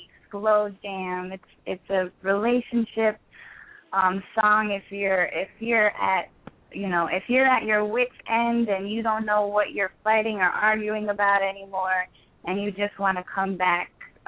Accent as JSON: {"language": "English", "region": "Connecticut", "country": "United States", "tie": "born or raised there", "said": "I also did a show in my home state, Connecticut, at the big venue here called Toad's Place."}